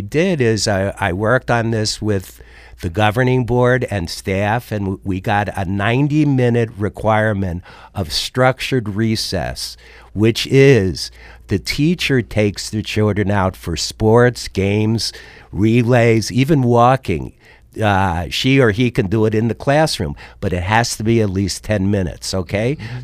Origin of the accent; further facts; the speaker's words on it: New York, United States; I was brought up in New York and we played until you couldn't even see.